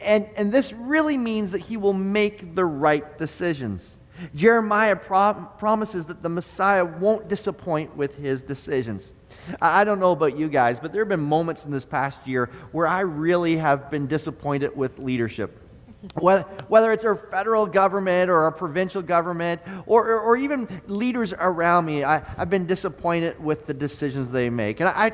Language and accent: English; Toronto, Ontario, Canada; also born or lived in Kingston / Kitchener / Brampton / Montreal; now in Pembroke, Canada; I was raised in Toronto, born in Toronto, raised in cities such as Toronto, Kingston, Kitchener, Brampton, Montreal, lived in Oshawa, and now I'm in Pembroke.